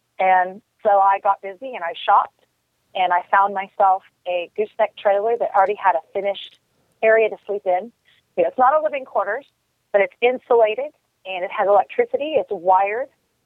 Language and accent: English; Arlington, Texas, United States; from Arlington, Texas.